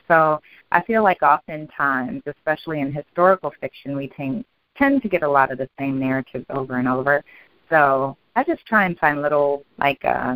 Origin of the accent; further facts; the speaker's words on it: Florida, United States; I'm from Florida. I remembered being in like Hurricane Andrew as a kid